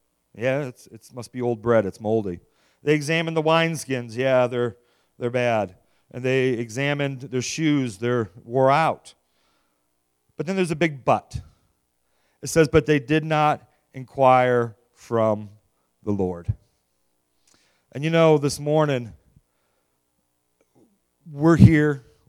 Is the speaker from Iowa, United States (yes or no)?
yes; Iowa, United States; We are from Iowa, and my wife and I, we have four kids, seven grandkids